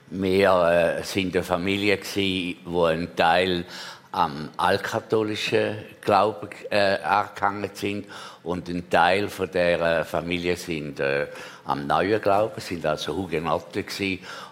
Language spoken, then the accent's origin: German; St. Gallen, Switzerland; accent: eastern Swiss; also born or lived in Graubünden; ich im Unterland bin, wäre ich klar als Bündner wäre ich angeschaut und so. Und es hat den Leuten, die Dialekt gut unterscheiden können, dann sagen sie, oh, da ist doch eine ostschweizerische Färbung drin. Und die, die es ganz gut wissen, die sagen auch, der ist in St. Gallen aufgewachsen.